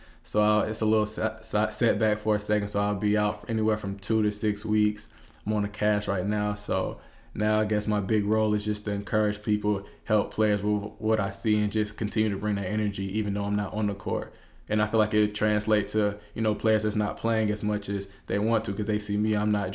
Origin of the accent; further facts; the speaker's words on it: Columbia, South Carolina, United States; I'm from Columbia, South Carolina, and I'm transferred here from College of Charleston